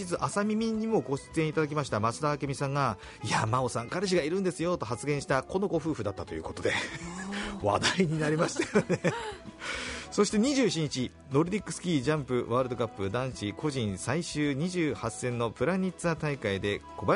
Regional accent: Hokkaido, Japan; ちょっと寂しい思いもしましたね、道民としてもね。

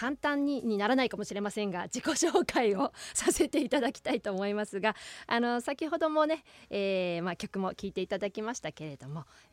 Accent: Otaru, Hokkaido, Japan; 私小樽出身でございまして

